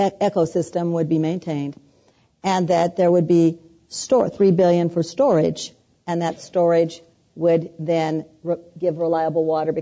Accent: California, United States; Now, remembering that I come from the Central Valley

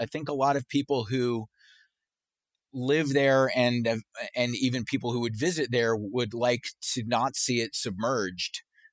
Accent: Charleston, South Carolina, United States; I grew up in Charleston, where they started the Civil War, and it's very racially divided economically.

